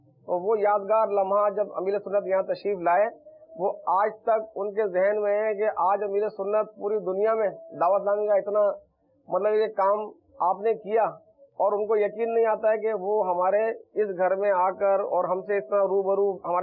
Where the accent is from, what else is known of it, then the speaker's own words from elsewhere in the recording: Sukkur, Sindh, Pakistan; میں سکھر شہر کا رہنے والا ہوں.